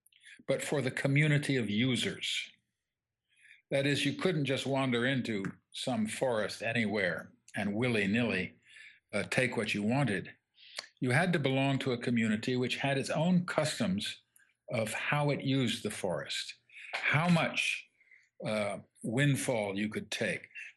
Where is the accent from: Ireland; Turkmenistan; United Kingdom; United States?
United Kingdom; England; for me, thinking of England, which I've largely studied, and I grew up in England